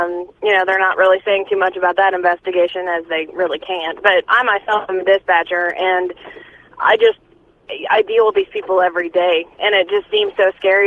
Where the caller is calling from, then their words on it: Columbia, Missouri, United States; I'm calling from Columbia, Missouri.